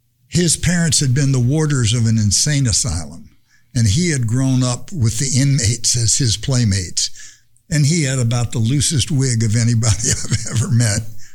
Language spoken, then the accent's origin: English; Englewood, New Jersey, United States; also born or lived in Delaware Water Gap, Pennsylvania; Raised in Englewood, New Jersey, and the Delaware Water Gap of Pennsylvania.